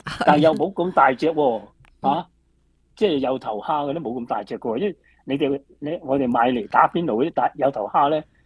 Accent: Guangdong, China; 是的，我们广东人就不喜欢吃辣的

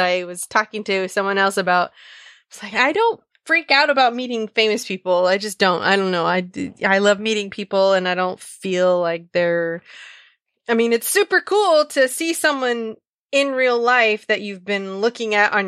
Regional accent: Norman, Oklahoma, United States; In Norman, my hometown.

